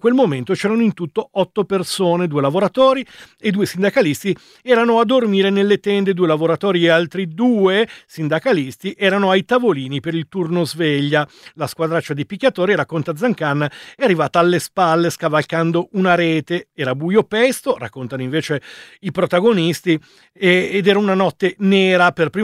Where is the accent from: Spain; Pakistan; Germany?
Pakistan; Italian is a second language; now in Prato, Italy; ho 29 anni, sono pakistano.